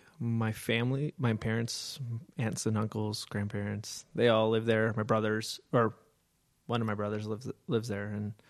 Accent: Clovis, California, United States; also born or lived in Fresno; I grew up in Fresno, California, more specifically Clovis, and a smaller town.

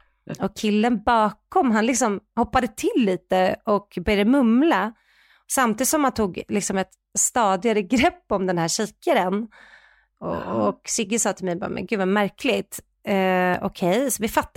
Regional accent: Sweden; Nej men vi var ju så tappade, för vi är ju svenskar. Vi fattar ju inte att man kan sitta öppet och röka på en konsert.

